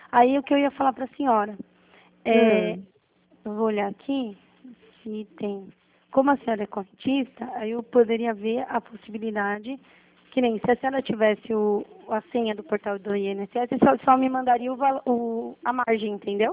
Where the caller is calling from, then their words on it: Franco da Rocha, São Paulo, Brazil; Eu sou de Franco da Rocha.